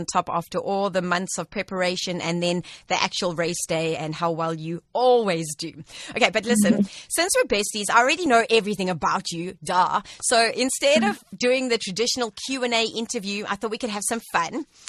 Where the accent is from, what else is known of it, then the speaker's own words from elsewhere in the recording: Johannesburg, Gauteng, South Africa; Oh, Josie, my hometown. You know what I miss is the afternoon thunder showers and the smell of the tar and the rain.